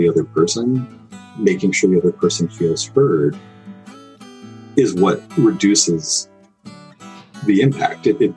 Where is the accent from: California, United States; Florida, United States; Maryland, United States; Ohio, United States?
Ohio, United States; I grew up in Northern Ohio. It was icy.